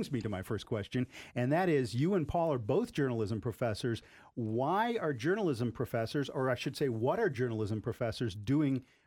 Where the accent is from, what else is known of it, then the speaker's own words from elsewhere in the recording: Northern United States, United States; I grew up in the North. I'm a Yankee. I didn't know much about Mosby.